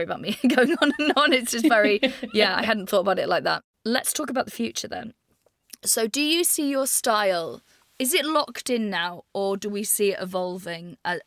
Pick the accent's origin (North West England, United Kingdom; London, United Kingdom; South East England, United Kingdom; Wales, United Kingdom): Wales, United Kingdom; I'm from Wales